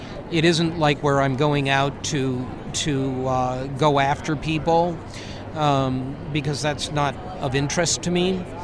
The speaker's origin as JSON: {"language": "English", "town": "Detroit", "region": "Michigan", "country": "United States", "tie": "born or raised there", "said": "a very well regarded school in the Midwest near Detroit, which is my hometown"}